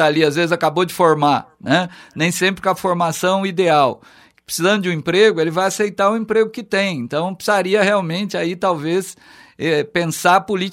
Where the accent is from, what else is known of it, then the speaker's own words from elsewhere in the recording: Minas Gerais, Brazil; eu sou da região do sul de Minas, que é uma região cafeeira, né?